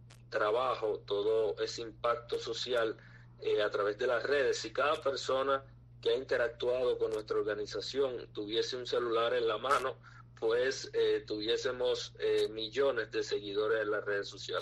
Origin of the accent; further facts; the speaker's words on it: Cuba; para los que somos cubanos y hemos vivido dentro y sabemos cómo funcionan las cosas ahí